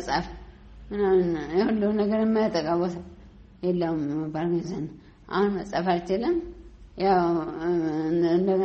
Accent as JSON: {"language": "Amharic", "region": "Tigray", "country": "Ethiopia", "tie": "born there", "also_born_or_lived": "Debre Birhan / Mekelle / Adigrat", "said": "የተወለድኩት ትግራይ ነው። ትግራይ ዘላንበሳ አካባቢ ጉልማዳ ወረዳ ነው እና ያደጉትም ከወንድሜ ጋራ ደብረ ብርሃን መቀሌ አዲግራት እያልኩ ነው ያደኩት።"}